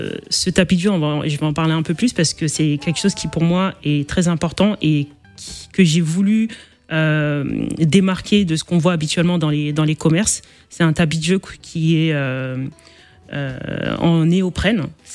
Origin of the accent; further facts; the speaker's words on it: France; born there; Oui, je suis née en France.